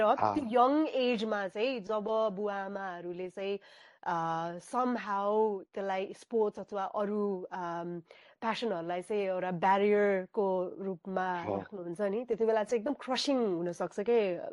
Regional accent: Biratnagar, Koshi Province, Nepal; फेरि म विराटनगरमा जन्मेको हुर्केको होइन

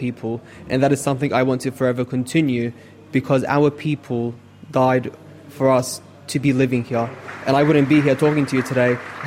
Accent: Australia; born there; I was born here in Australia

